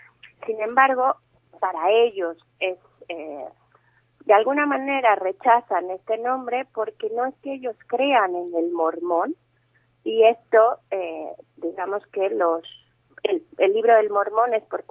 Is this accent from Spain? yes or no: no; Mexico; ahora yo tendré que pasar al castellano porque soy mexicana y todavía el catalán me cuesta un poco.